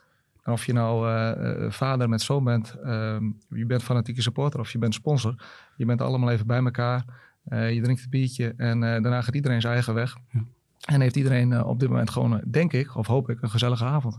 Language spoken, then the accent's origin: Dutch; Smilde, Drenthe, Netherlands; Ik voelde me ook een Drentse jongen. Ik ben een jongen uit Smilde, een dorpje onder Assen.